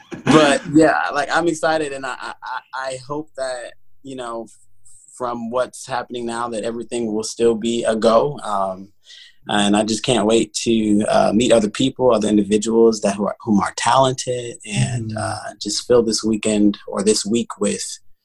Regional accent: Peoria, Illinois, United States; I just started doing community theater all around my town. I'm from Peoria, Illinois.

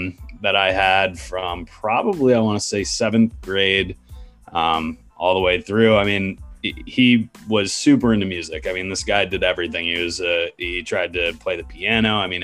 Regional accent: Washington, District of Columbia, United States; I'm from Washington, D.C., Northern Virginia area.

